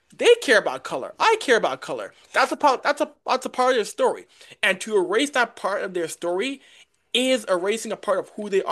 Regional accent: Edmonton, Alberta, Canada; I'm a born and raised Edmontonian. I'm from Alberta. I'm born in Canada. I'm not an immigrant. I am from this country. I'm an Albertan.

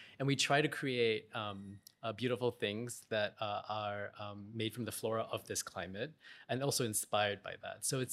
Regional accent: Singapore; I know that being Singaporean means having this idea that you came from a very small country, a very small island, and that there's a big world

